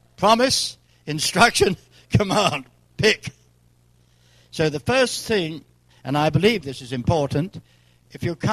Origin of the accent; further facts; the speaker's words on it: England, United Kingdom; now in Ireland; Now, I'm from England.